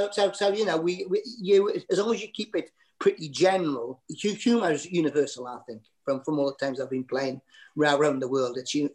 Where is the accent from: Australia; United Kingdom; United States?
United Kingdom; Baker, North East England; born there; Well, funny enough, I was born in Baker